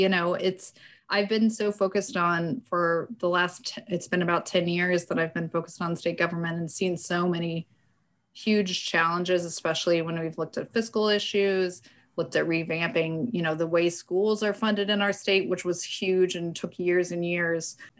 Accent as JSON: {"language": "English", "town": "Mattoon", "region": "Illinois", "country": "United States", "tie": "born or raised there", "lives_now": "Springfield, United States", "said": "So I'm originally from Mattoon, Illinois, which there is debate on how you pronounce that, but if you're from Mattoon, that's how you pronounce it. so right near Eastern Illinois University, that's where I grew up."}